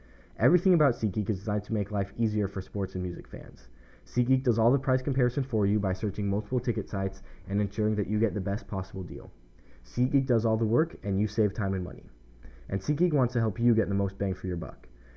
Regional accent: Santa Clarita, California, United States; Santa Clarita is my hometown, the suburb of Los Angeles

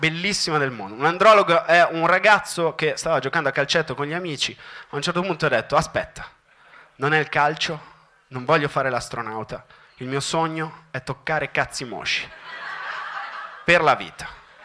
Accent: Milan, Lombardy, Italy; io sono di Milano

